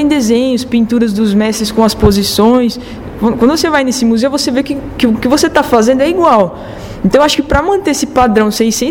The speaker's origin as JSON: {"language": "Portuguese", "region": "São Paulo", "country": "Brazil", "lives_now": "Londrina, Brazil", "said": "Eu já voltei para Londrina, porque eu sou de São Paulo, né?"}